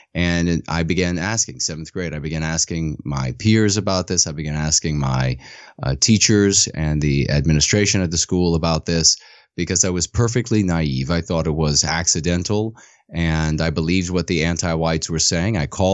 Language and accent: English; Virginia, United States; I'm a Southerner from Virginia, very proud of being a Southerner, and family fought in the war for Southern independence.